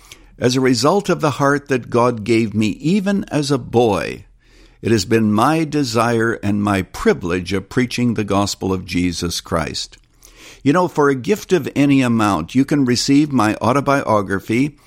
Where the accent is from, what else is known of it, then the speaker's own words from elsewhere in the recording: Canada; when I was a boy growing up in Canada